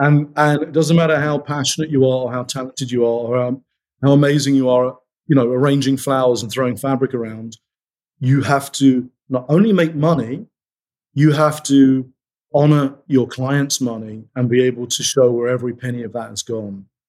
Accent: United Kingdom; As a Brit, to do something like that would be incredible.

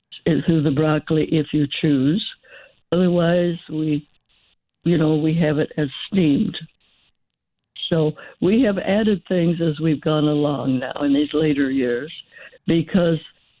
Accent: Amarillo, Texas, United States; born there; now in Oregon, United States; Well, my family was from Texas, and then my father found his way here, and once we did, we've stayed. We certainly have. My husband is definitely from Oregon, was born in Oregon. I was born in Amarillo, Texas.

